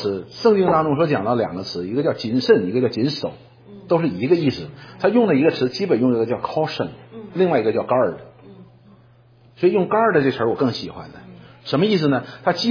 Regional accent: China; 我们中国人有个概念叫什么

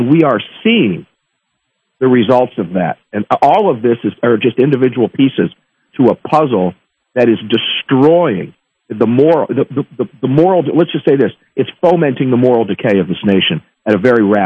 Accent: Tampa, Florida, United States; I should know it. I'm from Tampa, but I don't.

